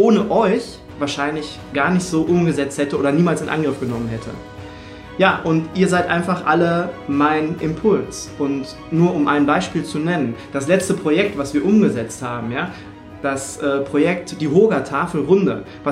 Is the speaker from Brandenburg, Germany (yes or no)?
no; Cologne, North Rhine-Westphalia, Germany; hey, wir kommen beide aus Köln.